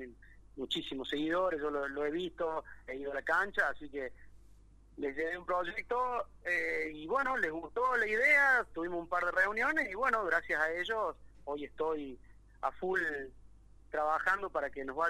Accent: Río Tercero, Córdoba, Argentina; yo soy de Río Tercero y estuve trabajando en Córdoba, así es, al revés. Yo soy de Río Tercero, oriundo

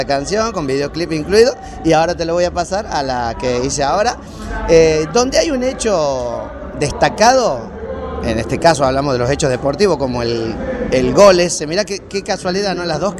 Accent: Santiago del Estero, Argentina; now in Córdoba, Argentina; No, yo vengo de Santiago, yo soy santiagueño. Y los santiagueños somos hinchas de los equipos de Buenos Aires.

